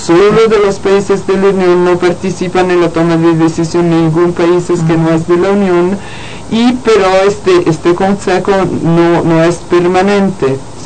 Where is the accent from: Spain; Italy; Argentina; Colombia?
Italy; Spanish is a second language; Yo vengo de Italia